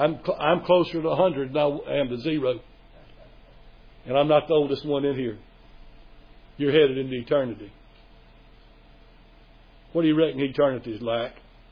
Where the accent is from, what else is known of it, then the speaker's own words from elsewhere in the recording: Mississippi, United States; I'm ashamed that he came from my home state. And sorry that the people of Mississippi think more of him than they do our president